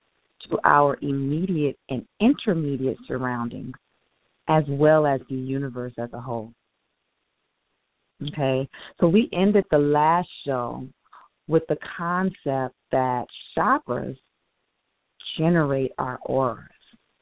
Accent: United States; Growing up in the States, I'm accustomed to the concept that there are 7 major chakras which are located along the spine.

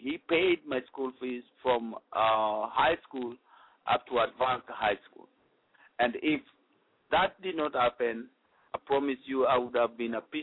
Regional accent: Apondo, Kisumu County, Kenya; I was born in Kenya in a village called Apondo, is right close to Lake Victoria. It used to be in a region called Kisumu District, which is now called Nyanza District. I went to school there, went through my primary school

